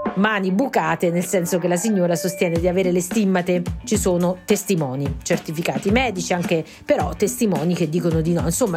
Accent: Civitavecchia, Lazio, Italy; sono nata e cresciuta a Civitavecchia, anzi nella campagna a nord di Civitavecchia, proprio nella zona in cui pianse la famosa Madonnina nel giardino della famiglia Gregori.

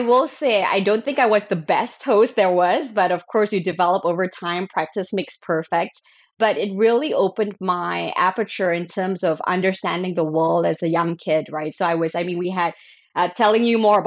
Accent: Malaysia; So I grew up in Malaysia. So, it's a Muslim majority country. I'm a ethnically, my great grandfather's from China, and so I'm ethnically Malaysian Chinese and grew up in that environment

